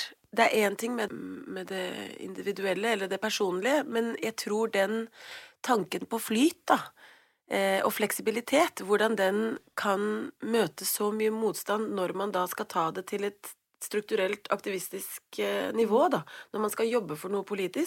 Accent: South Africa; now in Norway; at jeg kommer fra Sør-Afrika. Så jeg kommer også fra Sør-Afrika.

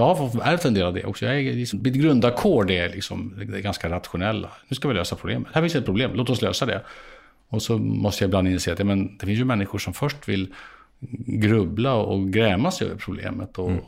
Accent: Torshälla, Södermanland, Sweden; Nej, men det gjorde man i min hemstad, Torshälla.

